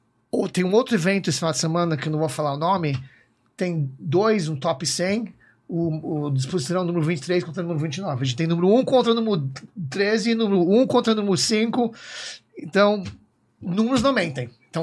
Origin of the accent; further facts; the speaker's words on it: United States; Portuguese is a second language; mas eu sou americano